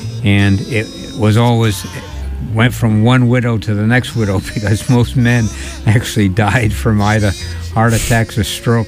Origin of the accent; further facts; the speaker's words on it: Tiverton, Rhode Island, United States; I grew up in Tiverton, Rhode Island, which was a suburb of Fall River, Massachusetts.